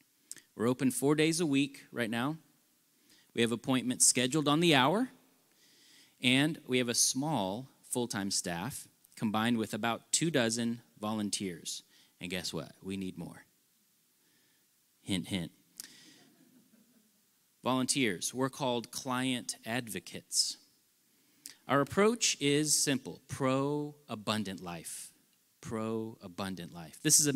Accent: Frisco, Texas, United States; I'm from Frisco, like way down south. Almost as far as Mexico and El Salvador. yes … I have been in Frisco since 99

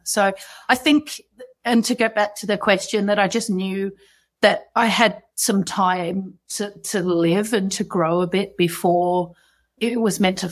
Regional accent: Sydney, New South Wales, Australia; I'm from the Northern Beaches of Sydney, so it's a little far removed from big urban cities

